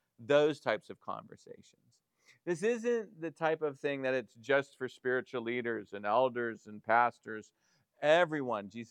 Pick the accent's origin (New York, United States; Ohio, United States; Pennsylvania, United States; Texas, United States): Pennsylvania, United States; Conneautville; If you were to come to my hometown, this would have been about 30 years ago, Conneautville sits in a valley, the Conneaut Valley.